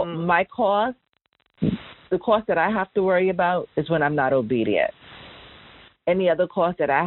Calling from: Queens, New York, United States; I'm calling in from Queens, New York.

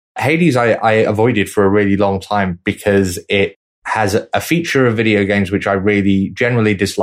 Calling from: Leeds, Yorkshire and the Humber, United Kingdom; I'm speaking from Leeds in the UK

